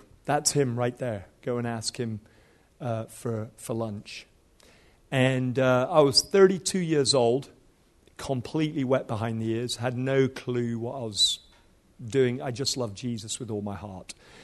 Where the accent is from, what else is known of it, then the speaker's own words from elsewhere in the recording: Nigeria; moved away as an adult; So I grew up in Nigeria till I was 18 years old.